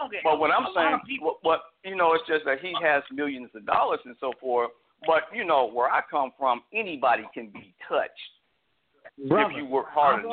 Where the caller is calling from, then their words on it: Sacramento, California, United States; from Sacramento. I'm calling from Sacramento.